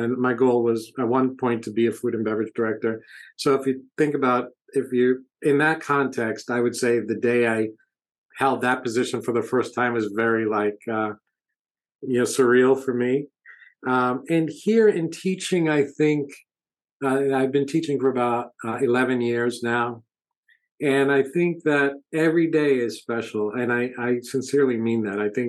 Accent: New York, United States; now in Broward, United States; No, I'm originally from New York. So Long Island in New York City area. And then I moved here. Well, I moved here twice.

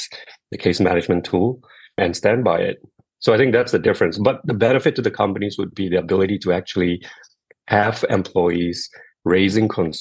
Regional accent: Singapore; I'm from Singapore, it's a financial hub.

